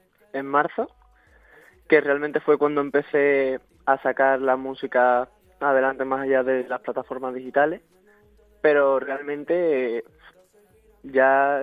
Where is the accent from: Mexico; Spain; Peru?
Spain; Cádiz, Andalusia; porque siempre intento como traerlo a mi tierra